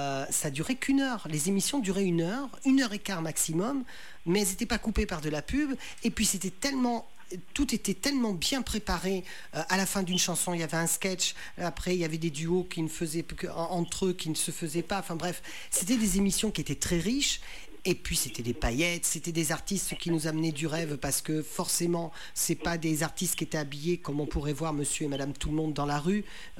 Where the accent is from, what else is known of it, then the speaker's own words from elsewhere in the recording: Confolens, Nouvelle-Aquitaine, France; born there; je suis né à Confolens, dans l'ancien hôpital qui a fermé maintenant, mais je suis né à Confolens.